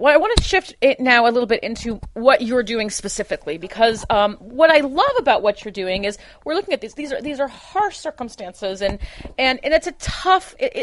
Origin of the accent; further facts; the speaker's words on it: California, United States; You know, as a Californian, that this has happened here